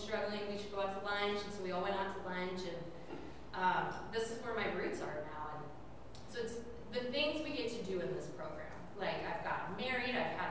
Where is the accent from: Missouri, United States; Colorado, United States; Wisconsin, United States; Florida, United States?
Missouri, United States; St. Louis; So I said I grew up in St. Louis, Missouri.